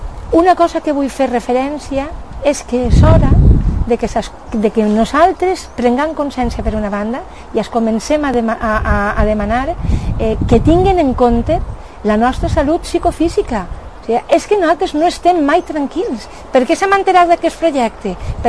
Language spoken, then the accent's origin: Catalan; Castellar-Oliveral, Valencian Community, Spain; born there; Jo sóc nascuda en Castellar Oliveral, a més soy nascuda en l'alqueria de mos pares, en la Torreta.